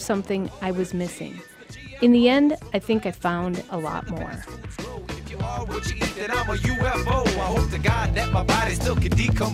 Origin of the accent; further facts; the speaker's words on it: Brainerd, Minnesota, United States; My hometown of Brainerd has a food co-op that recently moved and expanded.